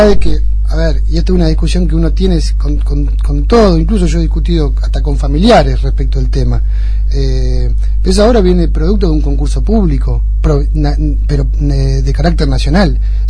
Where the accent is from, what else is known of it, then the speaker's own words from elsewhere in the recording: Bolívar, Buenos Aires Province, Argentina; Yo, si bien soy de Bolívar, volví hace 5 años de la mano del intendente a mi ciudad